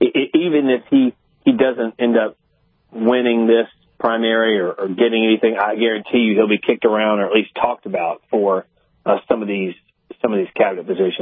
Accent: South Carolina, United States; He's my senator because I'm from South Carolina.

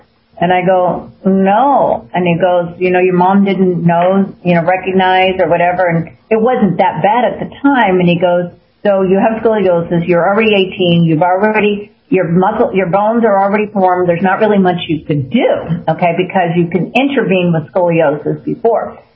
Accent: Texas, United States; I grew up in Texas.

